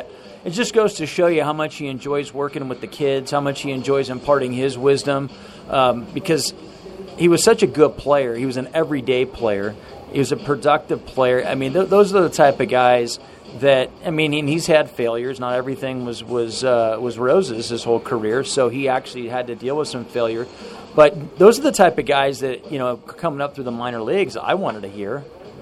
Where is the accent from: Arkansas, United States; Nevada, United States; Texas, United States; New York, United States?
Nevada, United States; growing up in Northern Nevada, it was the Giants and the A's.